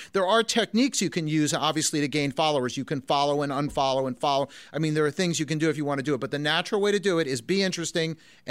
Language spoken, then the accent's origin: English; New Jersey, United States; No, I'm from New Jersey. I never get put on the spot.